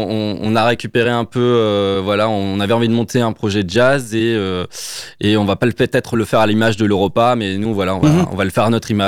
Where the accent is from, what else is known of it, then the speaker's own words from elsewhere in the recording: Paris, Île-de-France, France; je suis arrivé en décembre 2022, j'ai commencé en janvier 2023 à travailler pour Superformat, mais moi, je viens de Paris, de base.